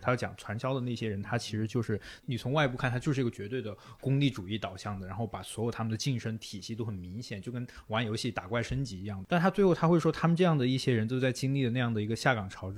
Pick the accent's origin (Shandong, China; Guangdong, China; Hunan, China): Guangdong, China; Shenzhen; 因为我作为一个深圳人